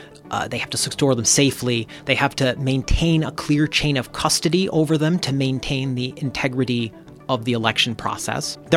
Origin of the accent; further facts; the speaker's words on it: Michigan, United States; Yeah, in Michigan. I grew up in Michigan. You can vote for county drain commissioner.